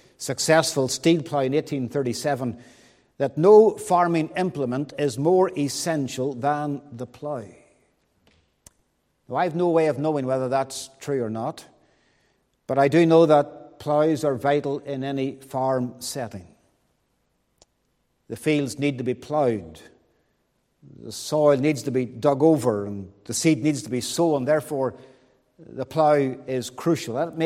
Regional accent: Londonderry, Northern Ireland, United Kingdom; now in Omagh, United Kingdom; I'm from Londonderry, as I've mentioned.

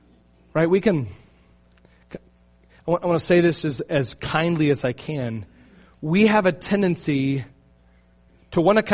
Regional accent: Astoria, Oregon, United States; I grew up in Astoria, and they still have a play there.

